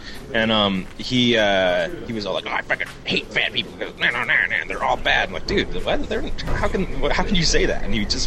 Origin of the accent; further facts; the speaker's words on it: Canada; We're nice Canadian